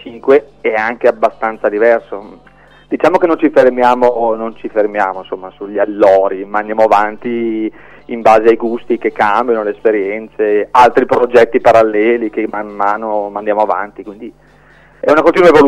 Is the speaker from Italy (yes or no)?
yes; Crema, Lombardy, Italy; Noi siamo di Crema, provincia di Cremona.